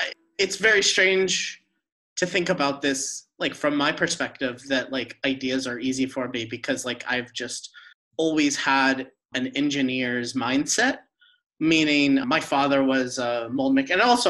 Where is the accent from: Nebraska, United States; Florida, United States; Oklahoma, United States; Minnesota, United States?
Florida, United States; also born or lived in Los Angeles; I'm originally from Florida, but like spent the last 5 years before becoming a digital nomad, I spent like 5 years in Los Angeles.